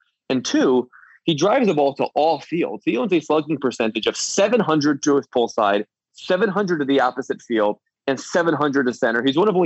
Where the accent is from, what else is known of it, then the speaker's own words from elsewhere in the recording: Baltimore, Maryland, United States; you're probably not surprised to hear that growing up in Baltimore